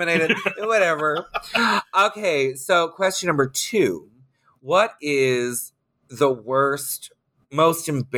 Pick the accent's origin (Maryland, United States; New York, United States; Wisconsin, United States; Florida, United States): Florida, United States; Orlando; I grew up in Orlando doing drag.